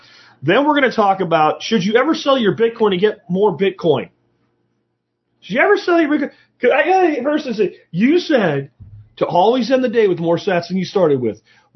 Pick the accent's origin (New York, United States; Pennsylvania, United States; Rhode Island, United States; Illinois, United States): Pennsylvania, United States; because it was just down the way from me growing up in Pennsylvania.